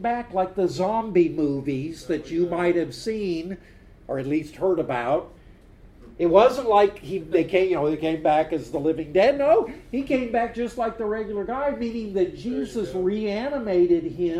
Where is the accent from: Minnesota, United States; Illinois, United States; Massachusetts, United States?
Illinois, United States; I made sure that I spent a part of a day in Springfield, the capital of my home state